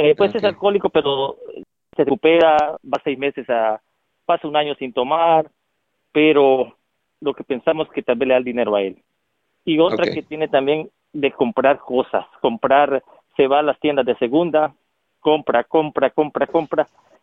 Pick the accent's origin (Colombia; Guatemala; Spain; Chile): Guatemala; now in Los Angeles, United States; 4 estamos aquí en Los Ángeles y 2, yo soy de Guatemala.